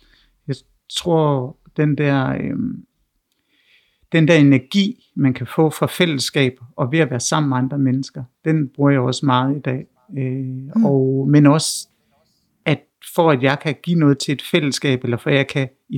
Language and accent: Danish; Store Sjørup, Central Denmark Region, Denmark; der hvor jeg kommer fra, Store Sjørup. Som man måske kan fornemme, det er ude på landet, det er ude på Djursland i Jylland. Og der er jeg opvokset i et kollektiv i den her lille bitte landsby, hvor der ikke bor mere end 100 mennesker.